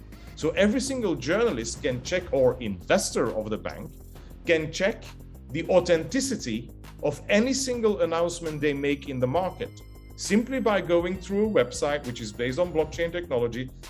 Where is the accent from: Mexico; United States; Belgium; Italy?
Belgium; I'm originally from Belgium